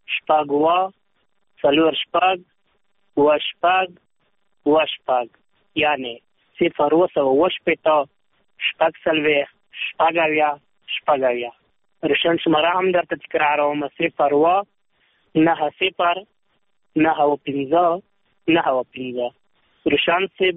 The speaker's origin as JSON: {"language": "Pashto", "region": "Zabul", "country": "Afghanistan", "said": "زه د زابل یم"}